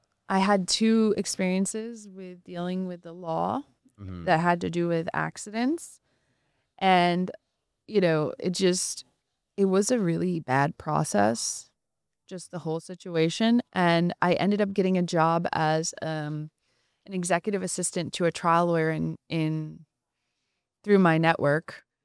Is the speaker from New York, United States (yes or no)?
yes; Poughkeepsie, New York, United States; now in Atlanta, United States; Yes, I'm in Atlanta and I'm originally from New York.